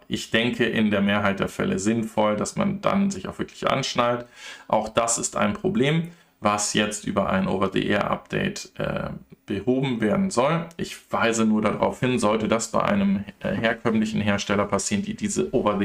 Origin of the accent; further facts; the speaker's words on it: Regensburg, Bavaria, Germany; Und ihr wisst, ich komme aus Regensburg.